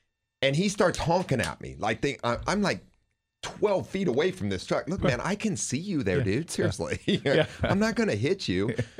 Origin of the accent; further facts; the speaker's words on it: Ohio, United States; I grew up in Ohio.